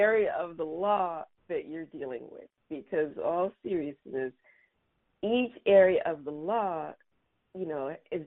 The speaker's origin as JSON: {"language": "English", "town": "Charleston", "region": "South Carolina", "country": "United States", "tie": "born or raised there", "moved": "as an adult", "lives_now": "Los Angeles, United States", "said": "I came out once I graduated from the College of Charleston in my hometown, then I moved out to LA and went to law school"}